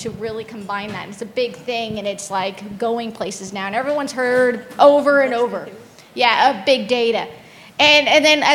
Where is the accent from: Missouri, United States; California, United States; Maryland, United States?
California, United States; I love computers. I like computers. I grew up in the Silicon Valley.